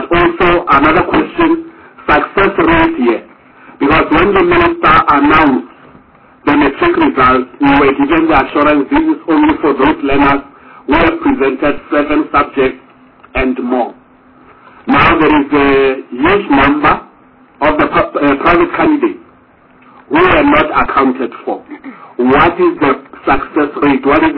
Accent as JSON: {"language": "English", "region": "Limpopo", "country": "South Africa", "said": "And it has very little to do with the fact that I'm from Limpopo"}